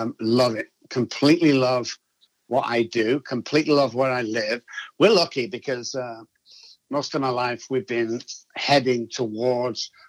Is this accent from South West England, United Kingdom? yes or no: no; Manchester, North West England, United Kingdom; moved away as an adult; Grew up in Manchester, United Kingdom, and started drinking at the age of 9.